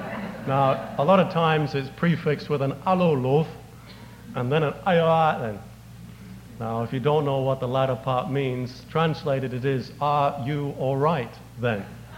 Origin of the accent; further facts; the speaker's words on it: England, United Kingdom; because I was brought up in England, struck a chord within me.